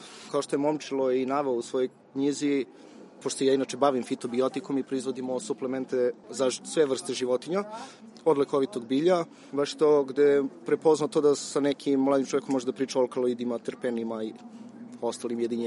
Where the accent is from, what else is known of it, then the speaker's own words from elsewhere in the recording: Bor, Southern and Eastern Serbia, Serbia; zato što sam ja rodom iz Bora. Mislim da je zagađeno sve što postoji ovde.